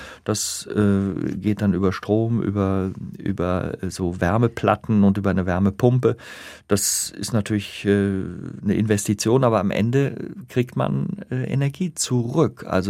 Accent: Rhineland, Germany; ich bin Rheinländer, wir Rheinländer haben so einen Satz drin

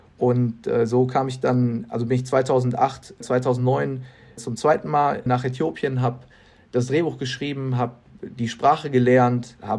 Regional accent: Krefeld, North Rhine-Westphalia, Germany; moved away as an adult; now in Munich, Germany; Ich bin ja auch aus meiner Heimatstadt Krefeld nach dem Abitur nach München, um hier zu studieren und Filmemacher zu werden.

